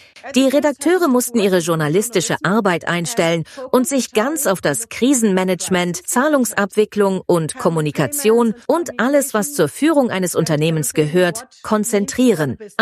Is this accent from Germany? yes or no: no; Austria; Und jetzt komme ich zu meinem Heimatland, Österreich.